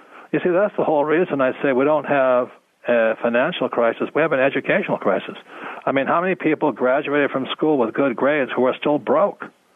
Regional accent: United States

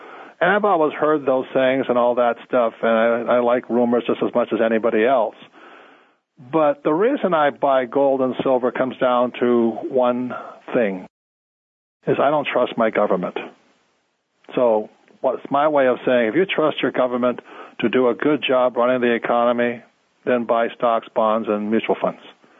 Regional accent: United States; I like being an American. I just don't trust my government.

